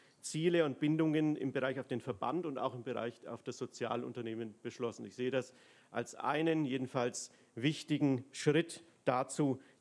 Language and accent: German; Bavaria, Germany; das hört man mir ja an, hier unmittelbar aus der Nähe komme, Nürnberger Land zu Hause, also gleich im Landkreis östlich.